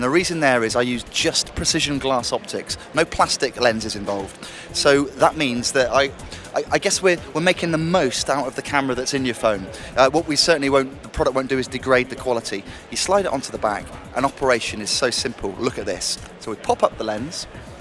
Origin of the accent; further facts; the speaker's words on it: United Kingdom; We're all British, scattered across every corner of the country